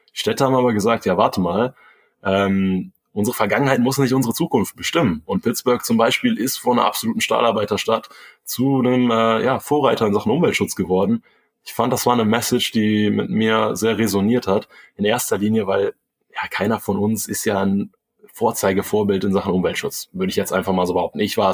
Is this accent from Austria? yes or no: no; Rhineland, Germany; Also ich bin ja hier im Rheinland aufgewachsen, keine Seglerfamilie, auch keine Ruderfamilie tatsächlich.